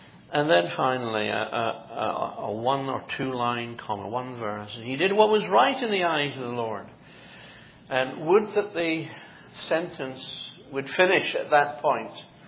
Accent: Edinburgh, Scotland, United Kingdom; I was brought up in Edinburgh, and the apartment in which I was raised was, I think it would be about 130 years old.

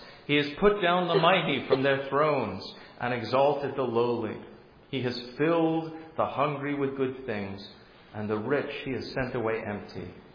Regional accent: United Kingdom; born there; I was born in the United Kingdom in the year of our Lord, 1969.

